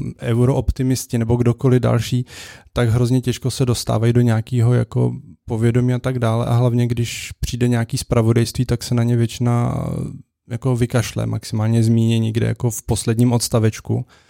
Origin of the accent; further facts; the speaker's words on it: Turnov, Liberec Region, Czechia; now in Prague, Czechia; A já nejsem pražský, ale bydlím tady a stále volím prostě v Turnově, což je město, odkud pocházím.